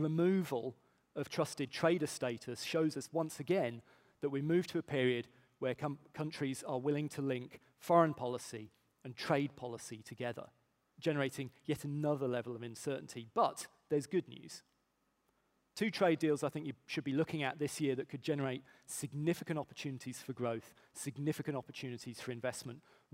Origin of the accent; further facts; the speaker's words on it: United Kingdom; but as a Brit, it makes me sad